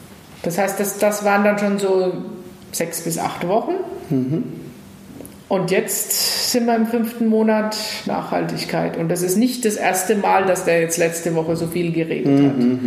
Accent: West Germany, Germany; Ich bin im Westen groß geworden.

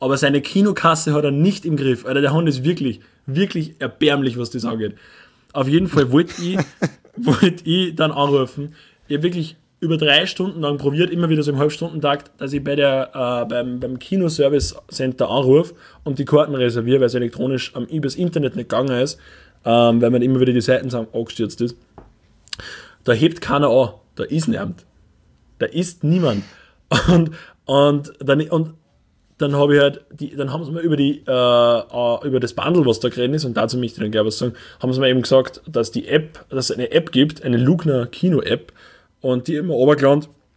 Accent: Upper Austria, Austria; Und wir als Oberösterreicher, die in einer von den ödesten Städten in Österreich wohnen

